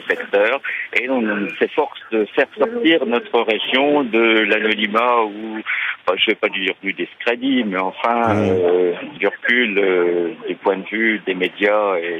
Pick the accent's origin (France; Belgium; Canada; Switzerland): France; Grand Est; born there; je suis né dans la Marne. Oui. Et toute une partie de ma famille est originaire des Ardennes.